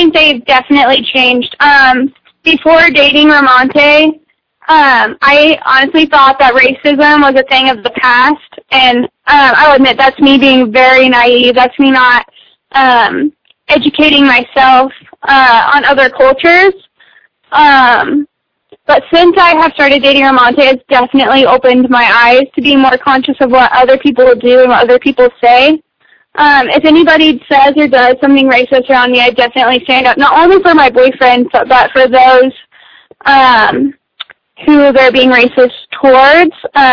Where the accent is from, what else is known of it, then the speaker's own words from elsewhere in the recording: Emporia, Kansas, United States; also born or lived in Goddard, United States; I grew up in Emporia, Kansas. Probably only 50% white, I would say a good 30% Hispanic, and the rest being Asian and black.